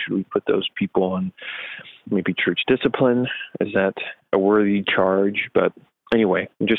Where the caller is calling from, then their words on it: Phoenix, Arizona, United States; from Phoenix